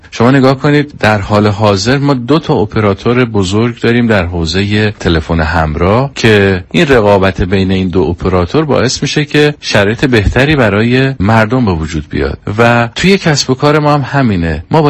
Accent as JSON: {"language": "Persian", "country": "Iran", "said": "به خاطر اینکه ما همه ایرانی هستیم"}